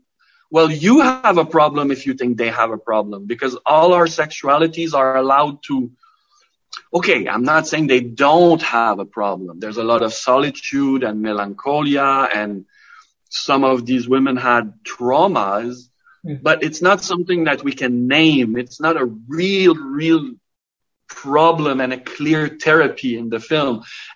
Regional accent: Canada; maybe because I'm French Canadian and we're always like apologizing for everything

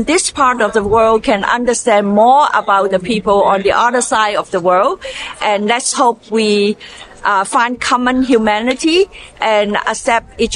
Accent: Chicago, Illinois, United States; I am from Chicago.

